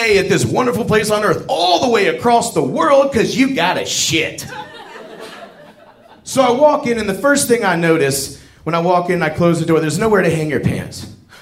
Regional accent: United States; One, because I'm an American and we have toilets.

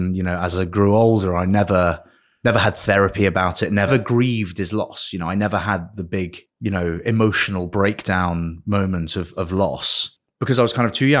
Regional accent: France; I didn't grow up in the Eden Rock like it, you know, is today. But it was a really exciting life for a kid and it was really interesting, right? I was on the beach and just having fun with my little French friends

